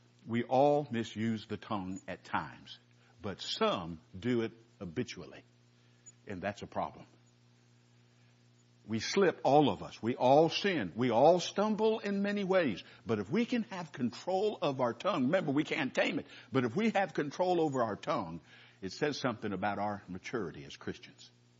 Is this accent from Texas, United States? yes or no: no; California, United States; in my lifetime growing up in California, we're maybe in a couple of earthquakes.